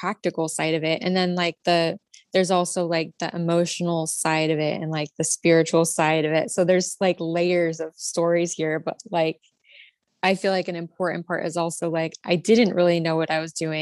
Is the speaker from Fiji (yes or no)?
no; California, United States; moved away as an adult; And I knew that if I stayed in California, it was too expensive. And I had also, I'm from California.